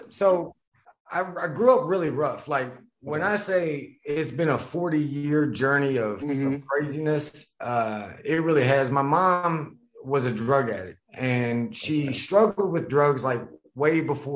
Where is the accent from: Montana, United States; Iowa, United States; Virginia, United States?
Virginia, United States; Stuarts Draft; Stuart Straff, Virginia.